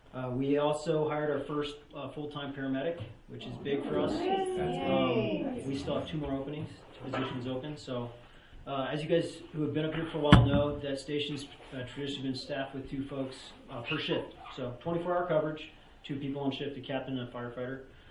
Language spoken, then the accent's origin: English; Las Vegas, Nevada, United States; I'm from Las Vegas originally, but I've kind of been in and out of the mountain a lot of my life.